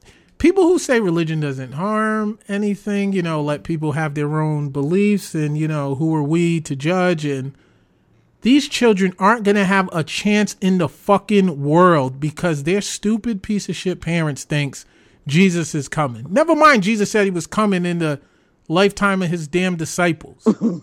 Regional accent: East Coast, United States; I'm from the East Coast because racism was hidden.

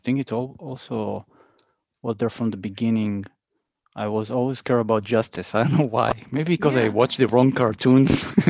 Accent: Israel; English is a second language; maybe also because I'm from Israel

